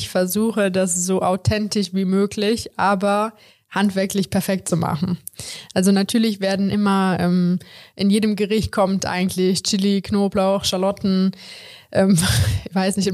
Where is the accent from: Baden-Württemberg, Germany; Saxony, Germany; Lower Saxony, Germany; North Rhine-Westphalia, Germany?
North Rhine-Westphalia, Germany; Overath; Wir wohnen in Overath oder ich bin in Overath groß geworden, das ist ungefähr 25 Kilometer von hier. Und natürlich, ich bin schon in Köln zur Schule gegangen und habe halt mein Leben hier verbracht, also das ist mein Zuhause.